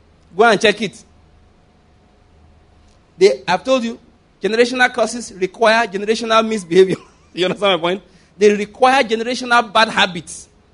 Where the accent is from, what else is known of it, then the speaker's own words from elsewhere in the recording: Ondo, Nigeria; now in Enugu, Nigeria; Naturally speaking, I'm from Ondo State. Naturally speaking. But I'm a Christian. That's what's most important to me. You understand? And here I am in Enugu.